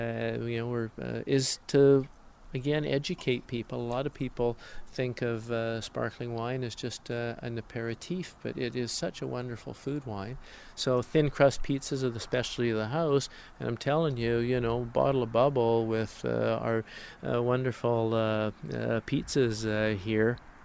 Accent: Canada; We have this sort of self-effacing way about being Canadian.

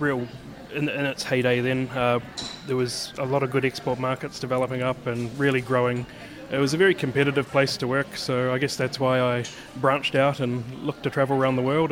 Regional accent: New Zealand; So I'm a New Zealander. I grew up in the south of New Zealand on a big sheep farm

